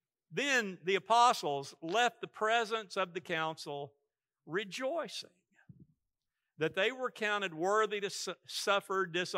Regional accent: United States; And if I think I'm safe because I'm an American and I'm under the Constitution

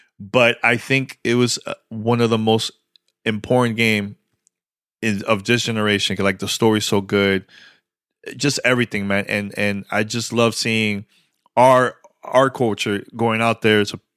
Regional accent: New York City, New York, United States; I grew up in Washington Heights. That's not the Heights.

